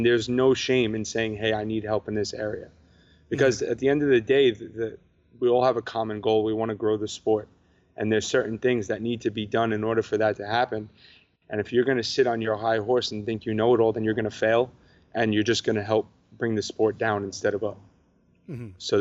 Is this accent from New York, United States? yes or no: yes; Brooklyn, New York, United States; No, I'm from Brooklyn, you moron.